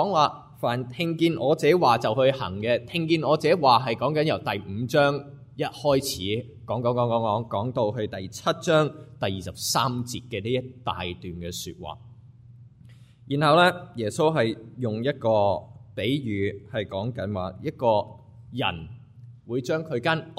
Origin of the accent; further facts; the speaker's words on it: Hong Kong; 我细个喺香港咧，即系八几年嘅时候。